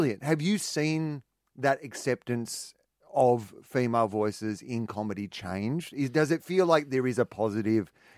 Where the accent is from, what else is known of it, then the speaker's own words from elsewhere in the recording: Australia; Because it's funny being an Australian that, you know, you hear this, you know, generic, and I see it where people say, you know, the around women and humour.